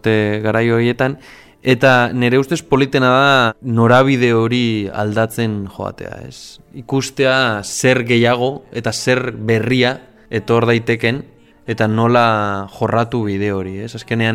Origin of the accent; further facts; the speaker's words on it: Zumaia, Basque Country, Spain; Zumaiatik nator